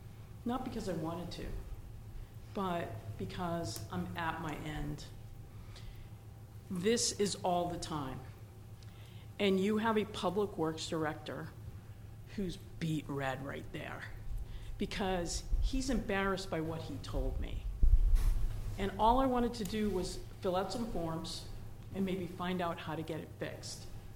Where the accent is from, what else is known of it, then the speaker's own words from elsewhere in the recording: Maine, United States; I come from Maine, from northern Maine. The amount of snow we get, that you all just got, that we all just got, is all the time.